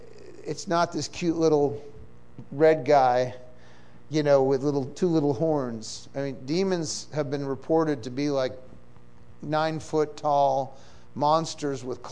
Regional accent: Falmouth, Massachusetts, United States; I grew up in Falmouth too. Surf Drive.

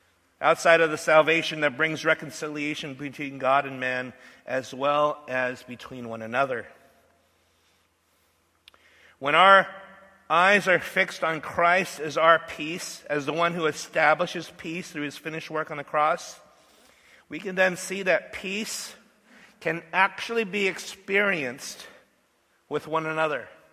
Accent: Los Angeles, California, United States; born there; And so I was born in South Central L.A.

